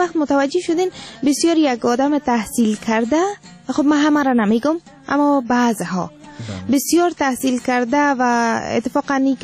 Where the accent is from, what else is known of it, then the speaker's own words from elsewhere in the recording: Afghanistan; ما افغان هستیم